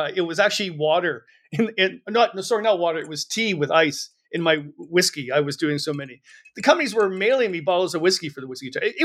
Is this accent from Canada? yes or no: yes; Milton, Ontario, Canada; also born or lived in Peterborough; I live in British North now. I've moved here about 8 years ago. I'm originally from Milton, Ontario, which was a farm community at the time, which is not a farm community now. And then I moved to Peterborough.